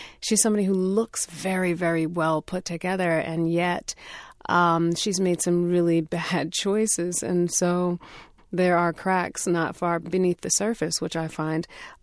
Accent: Connecticut, United States; I did attend an HBCU, and I am from Connecticut, so I am a New Englander.

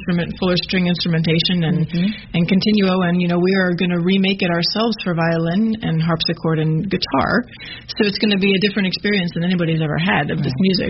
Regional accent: Maryland, United States; I grew up in Maryland, where we have all four seasons.

